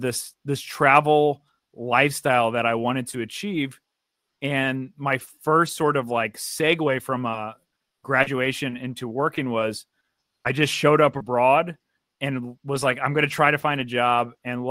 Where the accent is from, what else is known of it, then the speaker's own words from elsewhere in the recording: Wildwood, Missouri, United States; I'm from Wildwood, Missouri, so I really traveled a lot.